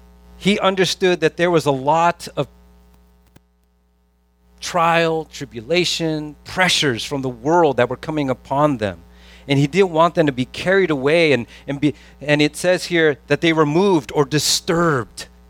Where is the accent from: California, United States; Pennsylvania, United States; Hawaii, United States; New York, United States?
California, United States; It's like, I'm from California.